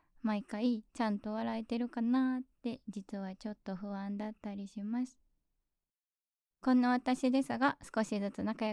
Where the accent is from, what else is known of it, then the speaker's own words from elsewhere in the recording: Kobe, Hyogo, Japan; 私は神戸で生まれ育って、今は飲食のお仕事してます。